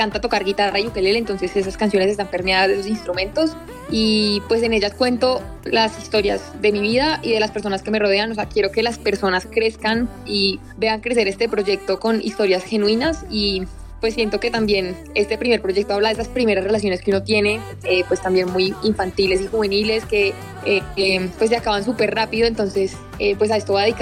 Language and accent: Spanish; Manizales, Caldas, Colombia; yo soy de Manizales y pues tengo en la mira las ferias de Manizales. Amo volver a Manizales